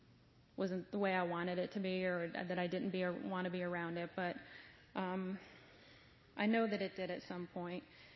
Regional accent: Syracuse, New York, United States; So I mentioned already I'm from Syracuse, New York, and I am the middle of five children. I was born into a Irish Catholic family and a big family.

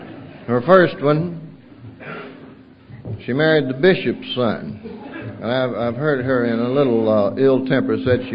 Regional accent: North Carolina, United States; born there; And I was born on Groundhog Day, some half a century and a little over ago, up in the mountains of western North Carolina.

